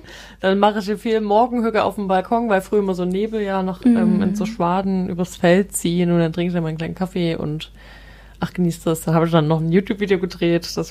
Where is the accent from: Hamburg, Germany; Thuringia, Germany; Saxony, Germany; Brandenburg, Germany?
Saxony, Germany; ich komme übrigens aus Sachsen.